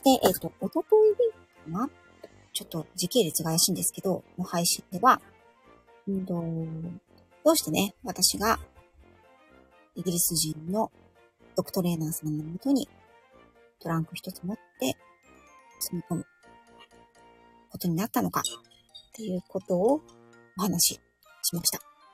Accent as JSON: {"language": "Japanese", "town": "Yokohama", "region": "Kanagawa", "country": "Japan", "said": "親戚一同が同じ、まあ本当に近くの町内に住んでるっていうような五代目浜っ子なんですよね。"}